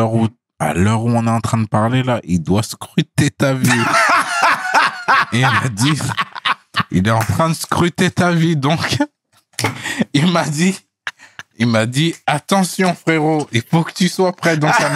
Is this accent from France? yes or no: yes; France; toi et moi, on a grandi en France. La vie devient de plus en plus chère ici.